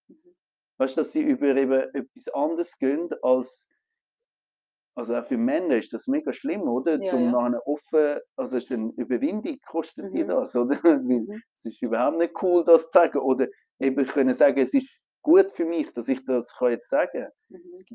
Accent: Yopougon, Abidjan, Côte d’Ivoire; in der Elfenbeinküste habe ich an dem Ort, wo ich aufgewachsen bin, in Jokogon, also in dem Quartier

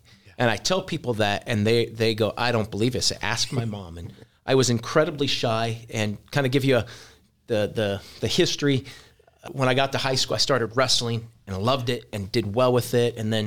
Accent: California, United States; I claim Kansas. I grew up in California. I don't claim California. I claim Kansas.

